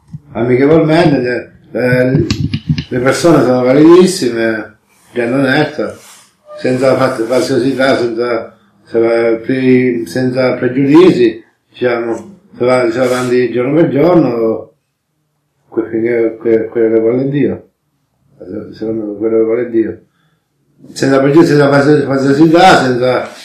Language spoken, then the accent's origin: Italian; San Benedetto del Tronto, Marche, Italy; di San Benedetto del Tronto, sono da San Benedetto del Tronto, vivo a San Benedetto del Tronto.